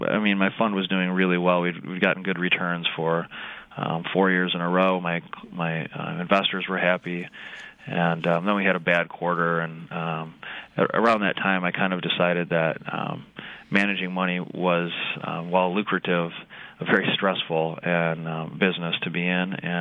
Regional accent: Grand Rapids, Michigan, United States; moved away as an adult; Well, I grew up in Grand Rapids, but at the age of 20, I dropped out of Michigan State

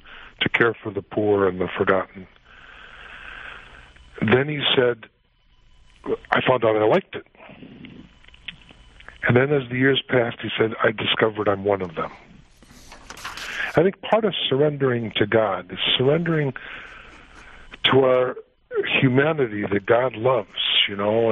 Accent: Detroit, Michigan, United States; I said, okay, you know, I'll try not to be stupid, but I'm from Detroit.

